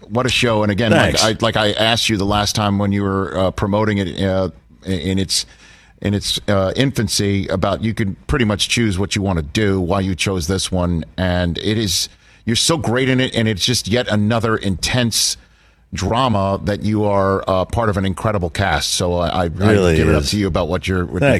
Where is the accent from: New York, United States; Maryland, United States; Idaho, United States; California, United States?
New York, United States; New York City; I'm from New York City, so, you know.